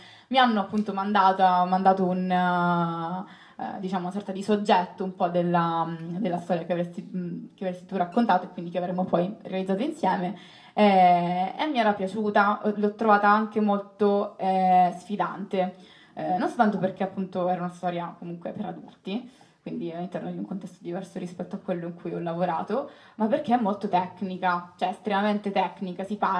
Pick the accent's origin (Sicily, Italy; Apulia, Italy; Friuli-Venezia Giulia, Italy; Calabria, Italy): Sicily, Italy; Palermo; now in Rome, Italy; sono venuta a vivere qua appunto per studiare, come moltissimi altri fuori sede, io vengo da Palermo